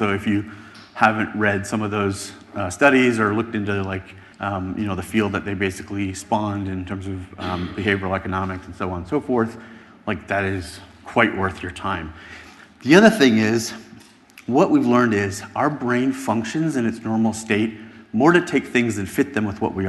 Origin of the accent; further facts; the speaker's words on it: United States; In our society, and I'm from the United States, we're deeply interested in why people don't seem to want to know true facts sometimes.